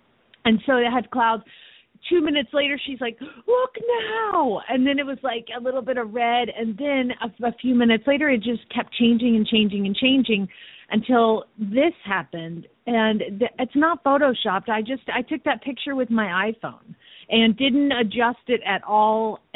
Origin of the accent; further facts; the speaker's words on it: Phoenix, Arizona, United States; from Phoenix, Arizona